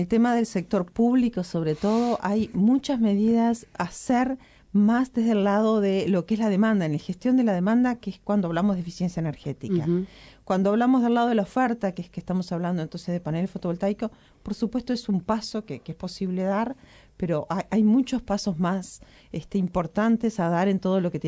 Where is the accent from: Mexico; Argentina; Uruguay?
Uruguay; el calefaccionar a leña es parte de cómo somos los uruguayos, ¿no?